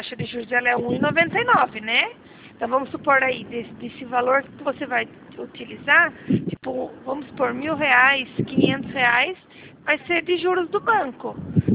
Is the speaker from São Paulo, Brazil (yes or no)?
yes; Piracicaba, São Paulo, Brazil; eu sou de Piracicaba, sou do estado de São Paulo mesmo.